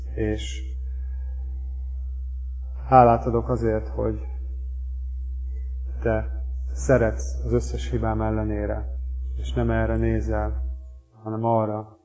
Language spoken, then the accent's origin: Hungarian; Hungary; és aztán a magyar hazánk, mert magyarok is vagyunk.